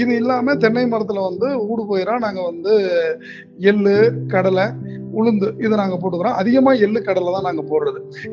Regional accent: Pattukkottai, Tamil Nadu, India; நான் வந்து டெல்டா மாவட்டத்தை சேர்ந்தவன். நான் சொந்த ஊர் பட்டுக்கோட்டை, பக்கத்துல தூரங்குறிச்சிக்கு பக்கத்துல உள்ள ஒரு கிராமம், ராசியங்காடுங்கிற கிராமம்.

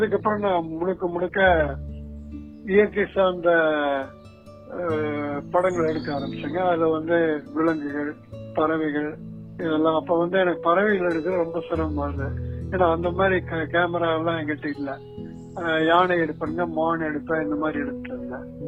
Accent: Thookanaickenpalayam, Tamil Nadu, India; சத்தியமங்கலத்து பக்கத்துல எங்க சொந்த ஊர் வந்து சத்தியமங்கலத்து பக்கத்துல இங்க தூக்கநாயக்கம்பாளையங்கிற ஒரு கிராமம், அது வந்து உங்களோட ஃபாரஸ்ட் பவுண்டரியில இருக்கும்.

